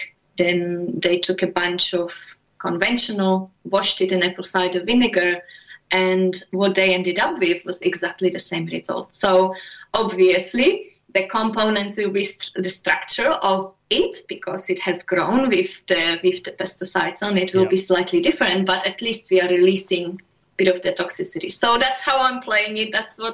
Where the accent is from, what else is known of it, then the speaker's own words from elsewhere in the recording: Czechia; English is a second language; I grew up in the Czech Republic in a little village.